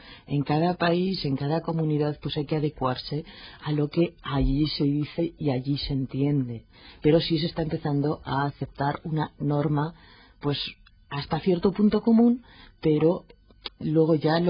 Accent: Belgium; Spanish is a second language; digo nosotros porque yo me crié en Bélgica

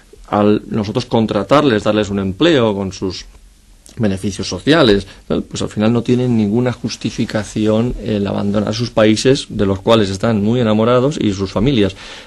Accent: Spain; cosa que a mí, como español, me parece una aberración

